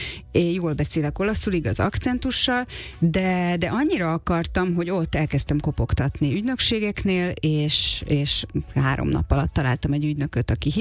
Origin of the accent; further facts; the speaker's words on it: Tamási, Tolna, Hungary; ugye én Tamásiban nőttem fel Tolna megyében, majd Pécsre jártam gimnáziumba